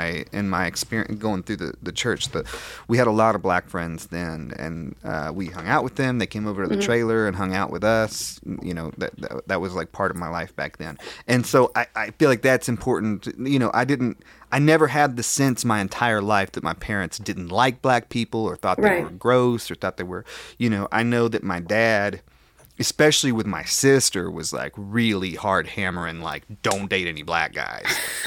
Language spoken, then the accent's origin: English; the South, United States; I could shamefully report plenty of racist things that I overheard and experienced as a child growing up in the South.